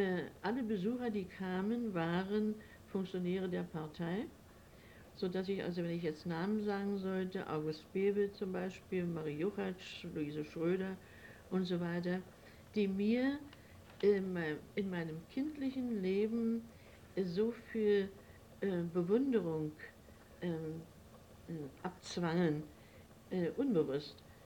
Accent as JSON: {"language": "German", "region": "Berlin", "country": "Germany", "said": "Ich bin Berlinerin. Ich wurde am 10. September 1902 in Berlin geboren"}